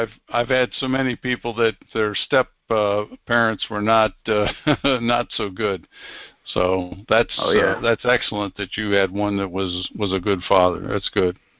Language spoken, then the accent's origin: English; Wales, United Kingdom; now in United States; So I put that up on the flagpole because I'm Welsh.